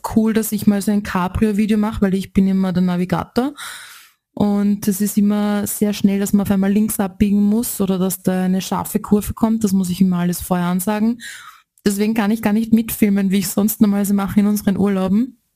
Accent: Austria; nur nicht bei uns in Österreich.

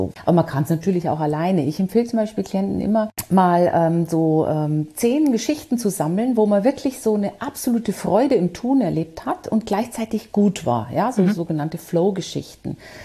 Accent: Bavaria, Germany; born there; accent: Bavarian; now in Frankfurt, Germany; also man hört's tatsächlich. So ganz kriegt man das nie raus als Bayerin. Aber ich war ja auch im Ausland und war viel auch über meinen früheren Job im Ausland. Insofern, ich habe es mir dann doch zunehmend auch abtrainiert. Aber es bleibt.

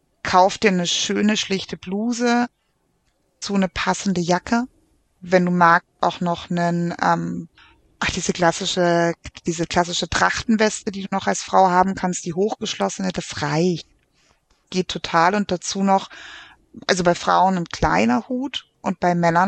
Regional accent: Baden-Württemberg, Germany; Aber ich bin auch Schwäbin.

